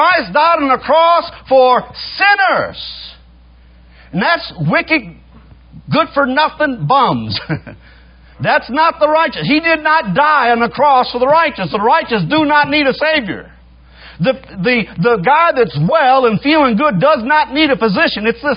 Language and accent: English; Texas, United States; I said, "Well, I'm from Texas. I guess that's part of America. We're our own country down there, but yeah, I'm from Texas."